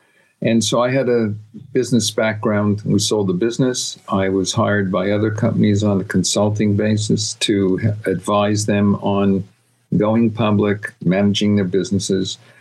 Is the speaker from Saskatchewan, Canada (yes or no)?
no; Montreal, Quebec, Canada; now in United States; I'm originally from Montreal, which is why I speak a little bit funny. So I'm a chartered accountant. And in doing that, I had to qualify by speaking French fluently as well as English. And I moved to Jersey